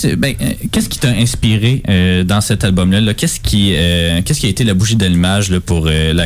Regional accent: Salaberry-de-Valleyfield, Quebec, Canada; moi je te connais quand même beaucoup parce que on vient de Valleyfield.

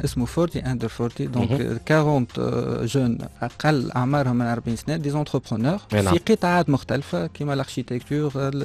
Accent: Tunisia; عندنا دي براند موجودين في العالم عندنا في تونس لكن سي فري هي فخر لتونس

